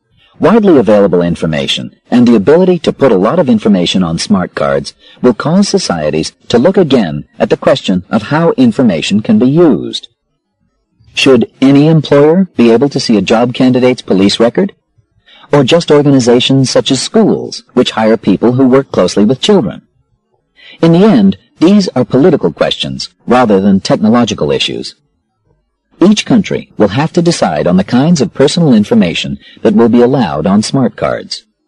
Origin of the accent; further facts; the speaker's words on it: Washington, United States; King County, in my home state of Washington, is probably ahead of many governments in the amount of information it publishes online.